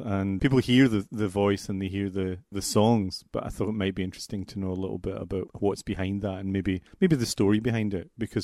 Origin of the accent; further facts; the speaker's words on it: Glasgow, Scotland, United Kingdom; I come from Glasgow, and I still live in Glasgow